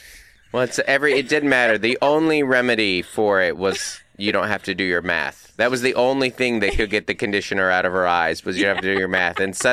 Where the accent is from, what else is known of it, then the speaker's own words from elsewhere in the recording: Pacific Northwest, United States; I was out with Nate Bergetzi up in my hometown in the Northwest.